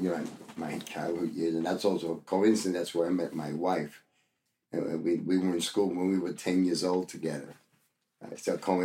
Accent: Manatí, Puerto Rico; born there; And I was born in Manatí, Puerto Rico.

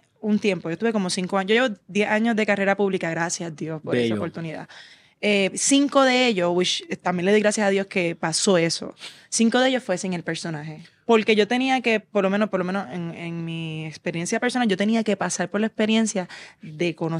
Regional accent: Puerto Rico; also born or lived in New Hampshire, United States; Yo nací en New Hampshire. Soy 100% puertorriqueña porque me crié en Puerto Rico desde un año. Mis dos apellidos son puertorriqueños. Mis papás son puertorriqueños.

